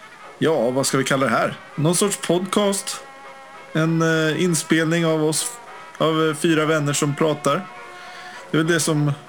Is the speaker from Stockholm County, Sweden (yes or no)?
yes; Stockholm, Stockholm County, Sweden; accent: Stockholm; Är det jag som är mest stockholmare nu för tiden, eller? Nej. Kanske inte stämmer. Men min dialekt, det vill säga.